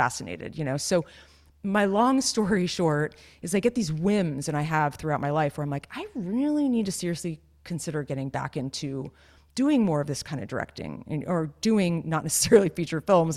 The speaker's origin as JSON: {"language": "English", "region": "California", "country": "United States", "tie": "born or raised there", "said": "I grew up near Santa Cruz. I was very exposed to surfing."}